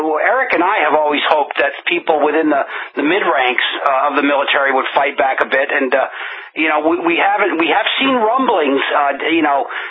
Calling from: France; Maybe I'm calling you from France.

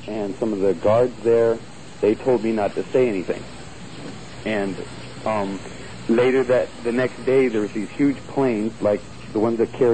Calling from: Redding, California, United States

